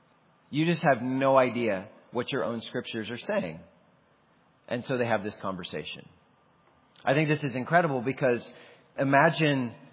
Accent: the South, United States; I grew up in the South.

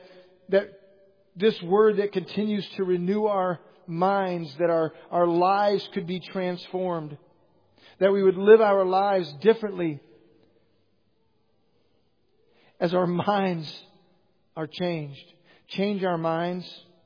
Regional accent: Illinois, United States; I'm from Illinois.

